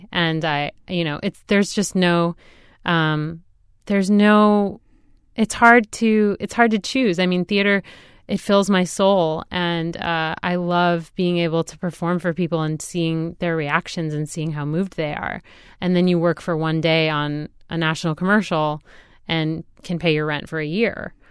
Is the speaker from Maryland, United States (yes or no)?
no; Milwaukee, Wisconsin, United States; I grew up doing theater in Milwaukee, and I've been doing it since I was in fourth grade.